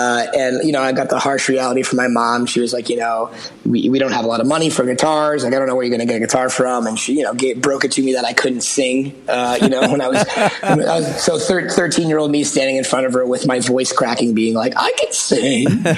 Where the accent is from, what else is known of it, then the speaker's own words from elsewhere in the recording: Massachusetts, United States; And, you know, I grew up outside of Boston. So like I knew about shows, but it was impossible for me to get to show or play one